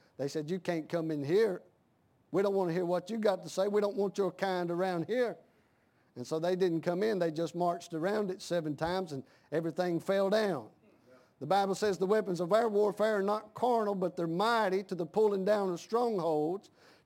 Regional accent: Mount Airy, North Carolina, United States; I'm born and raised in Mount Airy, North Carolina.

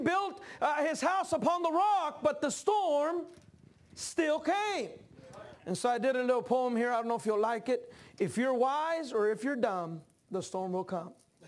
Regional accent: Dallas, Texas, United States; born there; I'm a Texican. I'm from Texas, born in Texas, Dallas, Texas. But I've been a missionary for almost 20 years now. And so I spent about 11 months out of the year in Mexico. So once in a while, my English sounds Mexican.

